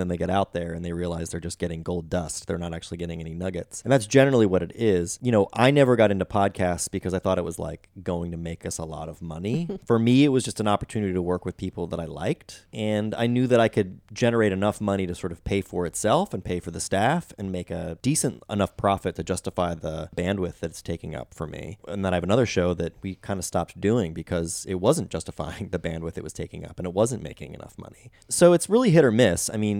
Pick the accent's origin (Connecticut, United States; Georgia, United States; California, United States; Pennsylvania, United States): Pennsylvania, United States; Philadelphia; And I'm from the Philadelphia area.